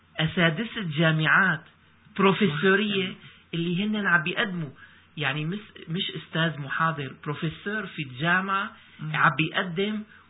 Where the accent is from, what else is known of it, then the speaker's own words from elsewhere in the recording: Syria; كل مدينة في بلدنا سوريا